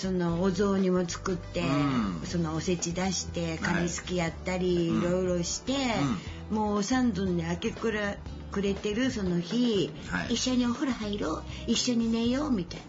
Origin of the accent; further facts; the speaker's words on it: Tokyo, Japan; で私は東京出身です